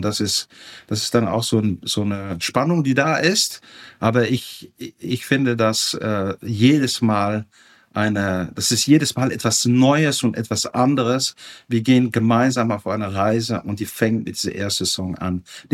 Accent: Netherlands; now in Germany; Ich bin Holländer

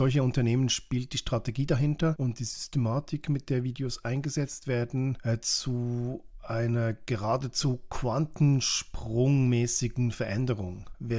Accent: Switzerland; Zuerst bei uns in der Schweiz

